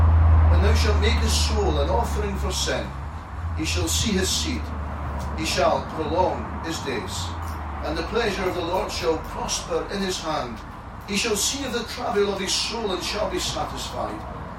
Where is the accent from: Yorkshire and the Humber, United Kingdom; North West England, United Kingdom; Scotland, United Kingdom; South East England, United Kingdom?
Scotland, United Kingdom; When I was growing up in Scotland, sometimes I'd hear people saying, sticks and stones will break your bones